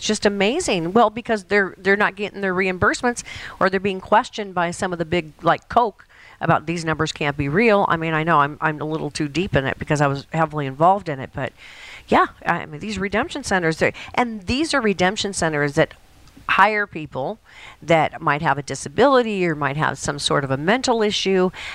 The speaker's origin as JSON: {"language": "English", "region": "Colorado", "country": "United States", "said": "I'm from Colorado and my kids were raised here"}